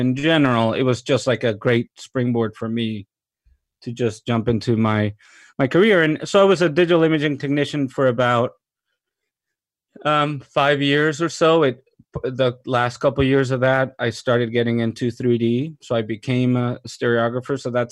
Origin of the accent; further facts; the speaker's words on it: Mexico; moved away as an adult; also born or lived in London; now in United States; I'm from Mexico originally. I moved to New York in 2004 to go to film school, and I went to the School of Visual Arts there. I was born and raised in Mexico. I lived in London for a year